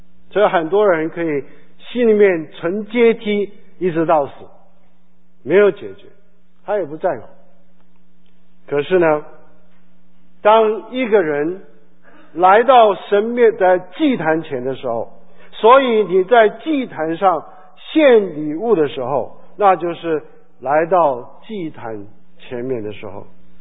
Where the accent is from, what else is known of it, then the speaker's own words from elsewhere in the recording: China; 我们中国人说破镜难重圆